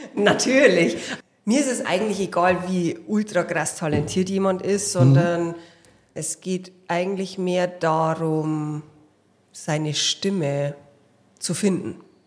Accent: Waldsassen, Bavaria, Germany; Ich stamme ursprünglich aus der Oberpfalz.

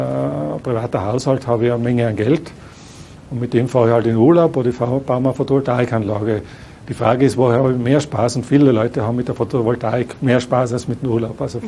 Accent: Tyrol, Austria; Und da muss man als Tiroler einfach auch so ehrlich sein

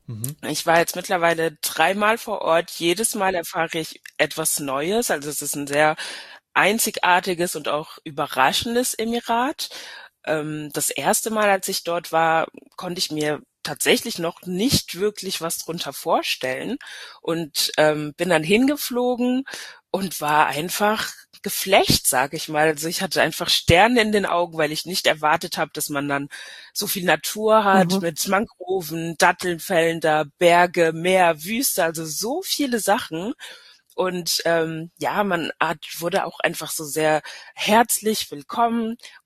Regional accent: Hesse, Germany; also born or lived in Paris, France; Ich bin tatsächlich in Paris geboren und bin deutsch-französisch aufgewachsen zwischen Hessen und Paris und und wohne jetzt aber wieder in Frankfurt.

